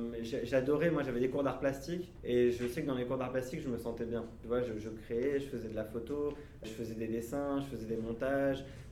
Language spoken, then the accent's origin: French; Paris, Île-de-France, France; moved away as an adult; now in Lebanon; Je suis né, moi, à Paris, en France, en 1988. J'ai grandi en France, j'étais à l'école comme vous en France jusqu'à mes 18-19 ans. Et à 19 ans, je suis retourné vivre ici parce que mes deux parents sont libanais et ont grandi au Liban, eux.